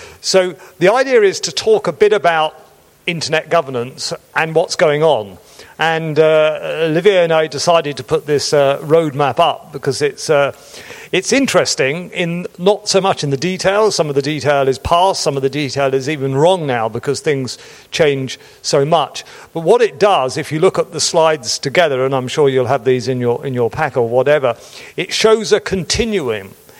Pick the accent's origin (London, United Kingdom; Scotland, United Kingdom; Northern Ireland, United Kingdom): London, United Kingdom; London's my hometown, so it's fantastic to have an ICANN meeting here.